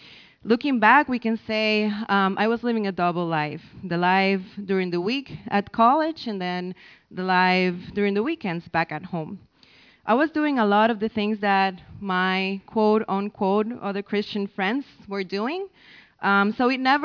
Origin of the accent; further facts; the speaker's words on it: Puerto Rico; I was born and raised in Puerto Rico.